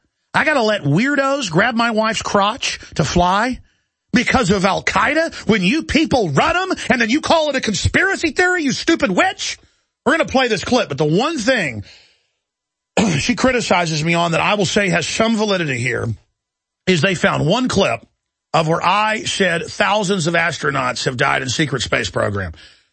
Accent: Texas, United States; I'm from Texas, folks. I know a lot of people. I grew up around NASA stuff.

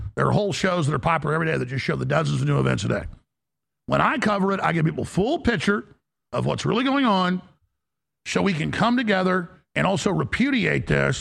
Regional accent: Dallas, Texas, United States; This was going on when I grew up in Dallas.

